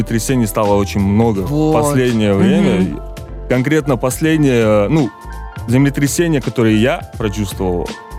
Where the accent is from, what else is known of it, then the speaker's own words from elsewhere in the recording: Almaty, Kazakhstan; Ну, у нас горы, конечно. Я из Алматы, да.